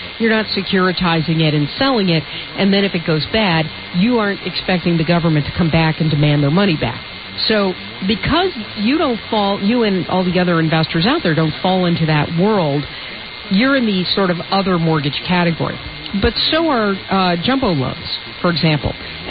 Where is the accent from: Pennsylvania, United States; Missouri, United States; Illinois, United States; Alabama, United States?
Illinois, United States; Chicago; Yeah, I understand. I'm from Chicago. I hate it, too.